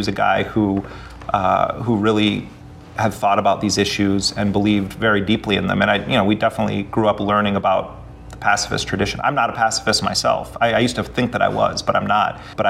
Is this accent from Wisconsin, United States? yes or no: yes; Milwaukee, Wisconsin, United States; You know, I grew up in Milwaukee in Jeffrey Dahmer's neighborhood, and both my parents are nurses.